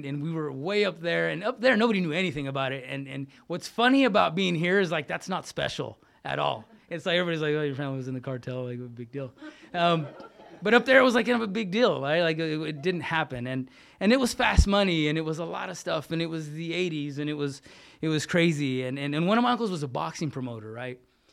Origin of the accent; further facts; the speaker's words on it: California, United States; also born or lived in Fort Lewis, Washington; California, from Northern California. I come from that, but I was actually born in the state of Washington. I was born up in Fort Lewis.